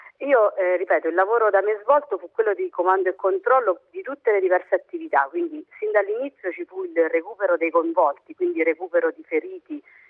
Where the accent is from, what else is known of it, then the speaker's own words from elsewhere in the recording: Abruzzo, Italy; anche noi siamo all'Aquila ormai dal 2007, quindi siamo comunque abruzzesi.